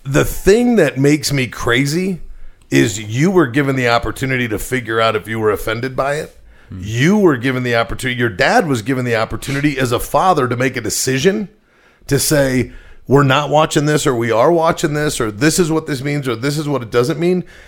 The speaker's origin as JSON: {"language": "English", "town": "Denver", "region": "Colorado", "country": "United States", "tie": "born or raised there", "said": "I mean, we grew up in Denver, so, you know, we're a local show here, but I grew up in South Denver."}